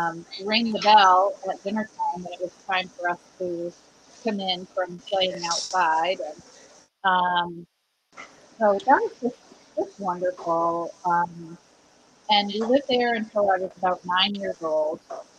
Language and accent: English; Coventry, Connecticut, United States; also born or lived in Mansfield; I grew up in Connecticut, in rural Connecticut, in first in Coventry and then in Mansfield. My home in Coventry was very idyllic in my eyes.